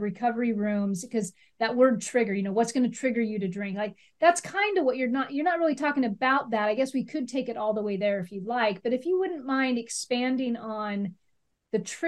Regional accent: Nebraska, United States; just reminded me of home. I'm from Nebraska.

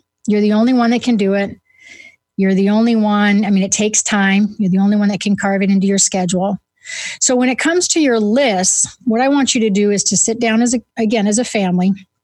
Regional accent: New England, United States; accent: New England; See, there's my New England accent. There's no ER in the end of words up there.

